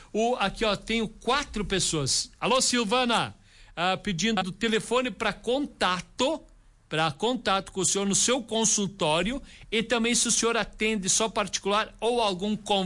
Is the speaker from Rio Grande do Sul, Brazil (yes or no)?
yes; Esmeralda, Rio Grande do Sul, Brazil; sou de Esmeralda